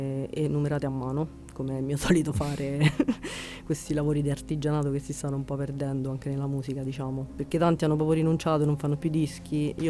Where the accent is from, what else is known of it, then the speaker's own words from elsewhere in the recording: Colleferro, Lazio, Italy; Allora, io in realtà sono di Colleferro.